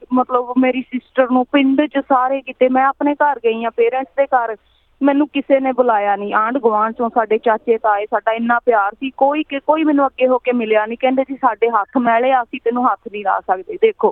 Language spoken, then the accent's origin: Punjabi; Nawanshahr, Punjab, India; ਮੇਰਾ ਡਿਸਟ੍ਰਿਕਟ ਨਵਾਂ ਸ਼ਹਿਰ ਹੈ ਇੱਥੇ, ਮੈਂ ਨਵੇਂ ਸ਼ਹਿਰ ਤੋਂ ਬਿਲੋਂਗ ਕਰਦੀ ਹਾਂ